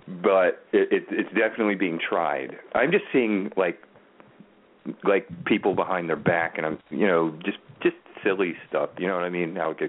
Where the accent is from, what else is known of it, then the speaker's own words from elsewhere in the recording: Baltimore, Maryland, United States; I'm from Baltimore, and they say that in Baltimore.